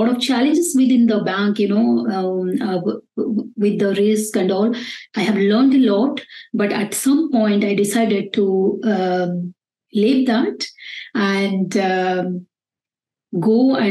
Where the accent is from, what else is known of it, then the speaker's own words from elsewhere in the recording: Bangalore, Karnataka, India; English is a second language; moved away as an adult; I came from Bangalore, which is a very happening and very noisy place.